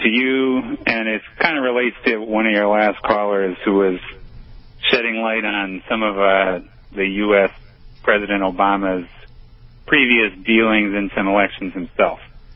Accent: United States; as an American myself and voter, I have a lot of concern about our current president

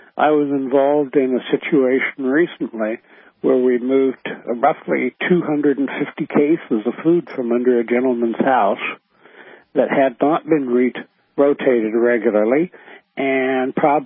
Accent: England, United Kingdom; born there; I was born in England

